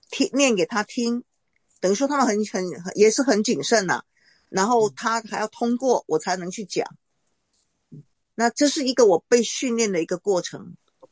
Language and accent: Chinese; China; 我是中国人